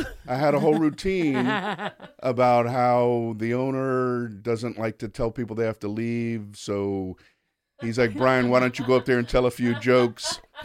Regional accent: Miami, Florida, United States; So anyway, I grew up in Miami, Florida.

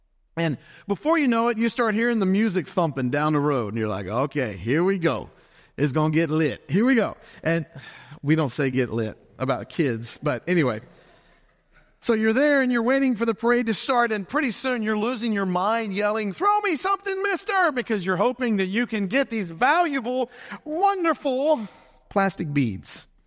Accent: Louisiana, United States; So growing up in South Louisiana, festivals are a big deal.

